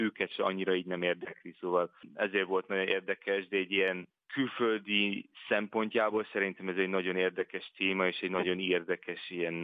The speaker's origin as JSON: {"language": "Hungarian", "region": "England", "country": "United Kingdom", "tie": "born or raised there", "moved": "as an adult", "lives_now": "Spain", "said": "Angliában nőttem föl, és akkor az egyetem után költöztem kis Spanyolországba, és akkor már Spanyolországban lakom már jó pár éve."}